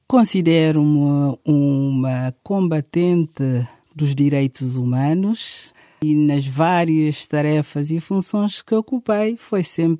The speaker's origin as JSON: {"language": "Portuguese", "country": "Guinea-Bissau", "tie": "born there", "said": "Eu nasci na Guiné-Bissau, num contexto familiar que agora, olhando, dou conta que é dominado mais por mulheres"}